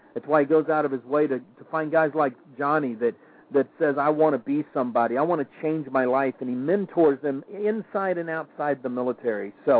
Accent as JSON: {"language": "English", "region": "the South", "country": "United States", "said": "I'm not racist, but I'm from the South"}